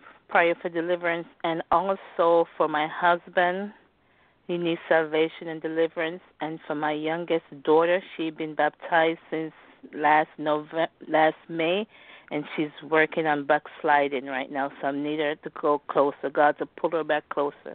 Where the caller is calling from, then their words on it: Florida, United States; Praise the Lord. Pastor, I'm calling from Florida.